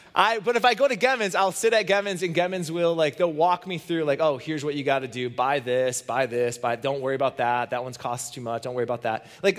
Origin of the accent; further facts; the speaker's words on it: Hudsonville, Michigan, United States; But growing up in Hudsonville, there's one thing as a kid that I used to think was the coolest part of Hudsonville